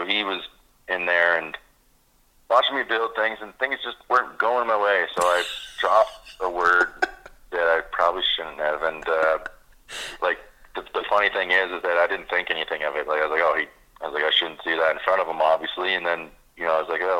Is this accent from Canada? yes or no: yes; Ontario, Canada; And I grew up in Ontario. And I used to be, you know, kind of acclimatized to it.